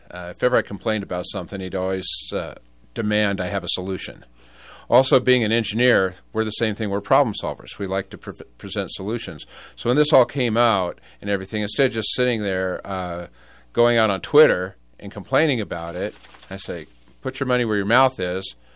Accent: Midwest, United States; So a couple things about my upbringing, growing up in the Midwest, having those Midwestern values.

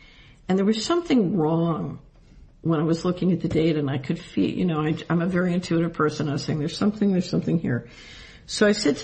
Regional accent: Philadelphia, Pennsylvania, United States; born or raised there

